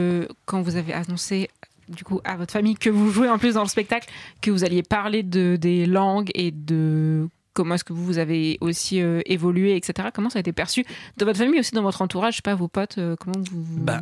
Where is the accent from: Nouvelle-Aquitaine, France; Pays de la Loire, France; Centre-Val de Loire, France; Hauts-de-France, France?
Centre-Val de Loire, France; Tours; Moi, je viens de Tours.